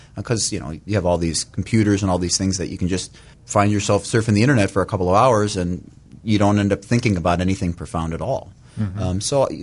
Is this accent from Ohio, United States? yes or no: yes; Parma, Ohio, United States; I grew up in Parma at St. Charles Parish.